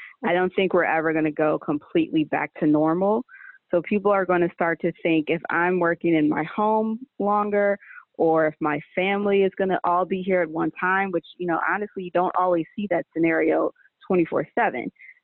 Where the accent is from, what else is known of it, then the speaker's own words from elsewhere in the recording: Chicago, Illinois, United States; also born or lived in Seattle; But born and raised in Chicago, lived here majority of my life. I did spend 5 years in Seattle, Washington.